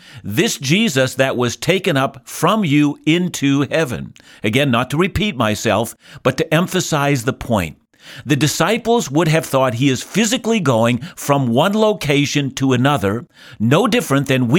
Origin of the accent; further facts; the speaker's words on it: Vancouver, British Columbia, Canada; I'm from Vancouver, and Vancouver is both a place and a state of mind